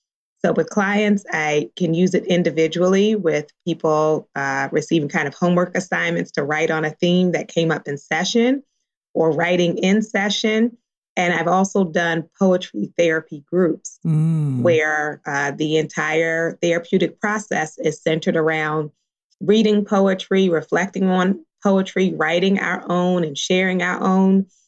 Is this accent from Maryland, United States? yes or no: yes; Baltimore, Maryland, United States; I grew up in Baltimore. In Baltimore, we didn't eat avocado.